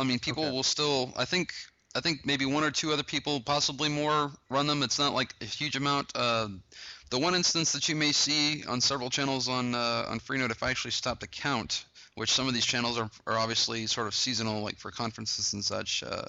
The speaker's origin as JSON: {"language": "English", "region": "Louisiana", "country": "United States", "said": "For those who don't know, I'm a Southerner. I'm actually from Louisiana. You probably can't hear an especially thick Cajun accent on me, but it's a Coke, darn it."}